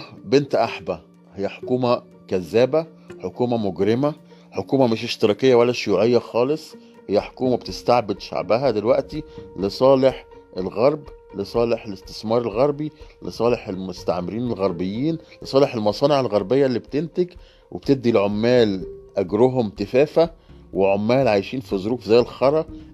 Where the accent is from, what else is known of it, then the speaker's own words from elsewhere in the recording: Egypt; احنا كمصريين بناكل جبنة قديمة مدودة مليانة بكتيريا